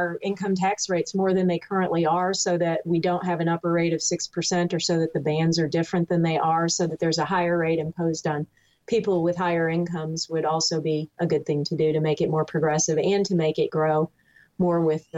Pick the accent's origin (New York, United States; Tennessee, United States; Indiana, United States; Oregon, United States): New York, United States; now in Kentucky, United States; I grew up in New York where there is local sales tax.